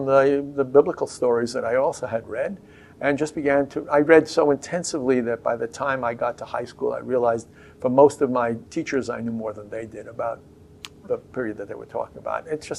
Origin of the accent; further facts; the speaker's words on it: Bronx, New York, United States; I was born in 1934 in the Bronx, New York, where I spent the first 21 years of my life